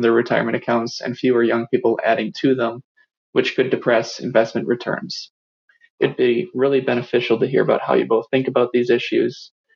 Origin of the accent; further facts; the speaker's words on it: Madison, Wisconsin, United States; from Madison, Wisconsin, and thanks for taking my question.